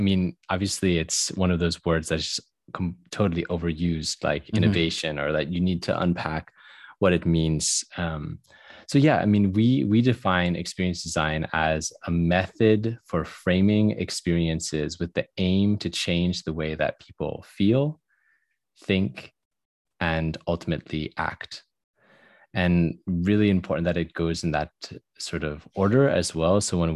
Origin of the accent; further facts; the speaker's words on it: United States; now in Denmark; I am originally from the States and I've lived in Denmark for 10 years.